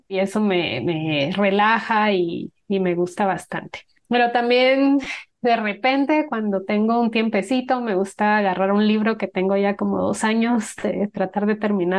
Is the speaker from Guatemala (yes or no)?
yes; Guatemala; soy una mujer guatemalteca, esposa, mamá de dos niñas